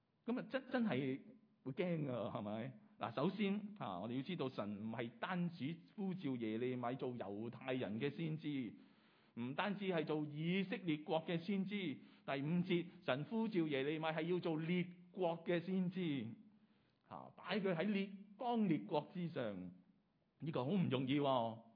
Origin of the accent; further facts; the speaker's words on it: Guangdong, China; 或者我哋广东人讲，我哋未够称啦